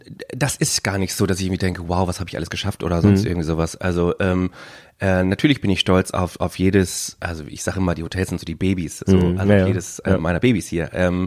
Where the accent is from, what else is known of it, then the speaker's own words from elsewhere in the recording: Hamburg, Germany; born there; also born or lived in St. Peter-Ording, Germany; Ich bin gebürtiger Hamburger